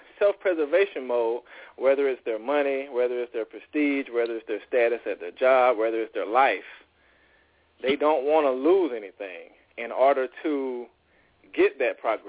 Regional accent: Georgia, United States; What's up? … from Georgia. I'm 28, so I'm the youngest on the panel.

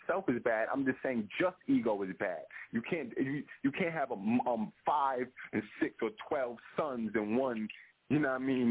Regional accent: New York, United States; I'm from New York, you know what I mean?

